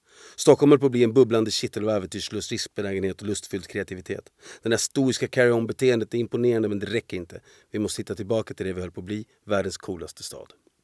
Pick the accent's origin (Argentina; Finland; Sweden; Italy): Argentina; Swedish is a second language; Och jag har full respekt för jag är argentinare.